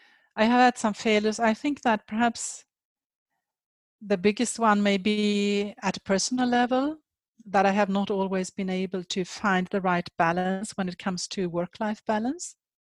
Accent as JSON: {"language": "English", "country": "Sweden", "also_born_or_lived": "Switzerland", "said": "But then also, I like my home country, Sweden. I have lived in Switzerland for many years."}